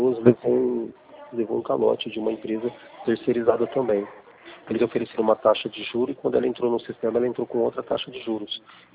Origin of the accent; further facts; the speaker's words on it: Lins, São Paulo, Brazil; Sou de Lins, região de Bauru.